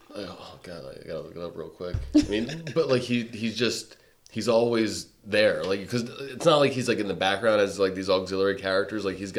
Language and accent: English; Philadelphia, Pennsylvania, United States; I'm from Philly, so I say Sacagawea.